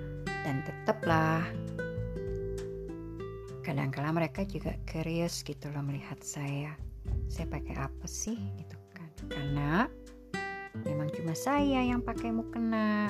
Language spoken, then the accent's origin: Indonesian; Indonesia; Oh, kamu dari mana? Saya dari Indonesia. Dan muslimah di Indonesia umumnya kalau sholat pakai mukena gitu kan.